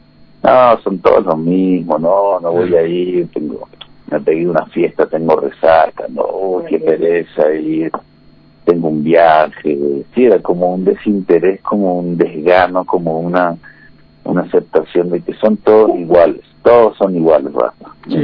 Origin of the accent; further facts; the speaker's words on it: Argentina; now in Colombia; nosotros desde la Argentina, ciertas victorias y derrotas ideológicas, o sea que nuestra sangre, por lo menos desde que ya nací en la democracia, siempre lo he sentido, ¿no?